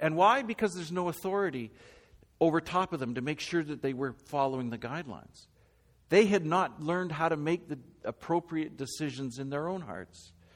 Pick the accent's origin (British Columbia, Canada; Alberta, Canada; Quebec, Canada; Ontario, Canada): Alberta, Canada; Calgary; I remember growing up in Calgary